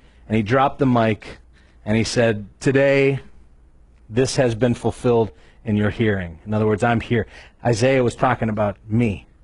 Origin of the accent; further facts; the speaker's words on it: Erie, Pennsylvania, United States; I come from Erie, Pennsylvania. I told you that. And snowy place in the winter.